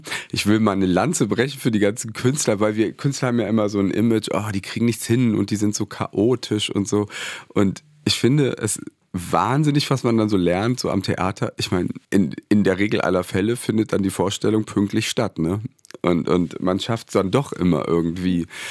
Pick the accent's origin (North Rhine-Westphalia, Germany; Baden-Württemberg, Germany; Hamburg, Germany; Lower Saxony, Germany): Lower Saxony, Germany; Goslar; ich bin ja in Goslar aufgewachsen, Kleinstadt am Harz